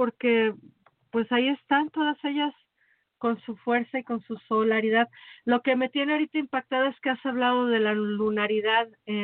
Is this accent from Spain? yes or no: no; Mexico; Pero creciendo en México, que es ya comprobado uno de los países más machistas de Latinoamérica